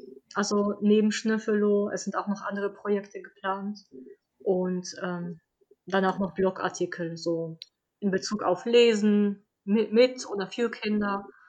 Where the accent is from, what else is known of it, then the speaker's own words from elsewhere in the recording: Poland; German is a second language; Ich war, glaube ich, mit 14 das letzte Mal in Polen und da haben sie mich auch schon gefragt, woher ich komme, weil ich klinge nicht wie aus Polen, aber ne, und hier werde ich immer gefragt, woher ich komme, weil mein Akzent ja auch nicht ganz deutsch klingt.